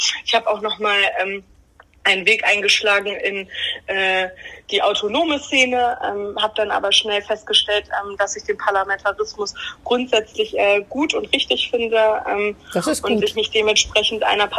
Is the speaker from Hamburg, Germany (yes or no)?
no; Bremen, Germany; So sehr bin ich Bremerin.